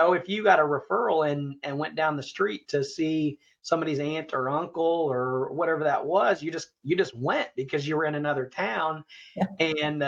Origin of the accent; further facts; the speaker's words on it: Sedalia, Missouri, United States; So I grew up on around the Sedalia area, central Missouri, and on a farm there, and was raised on a farm.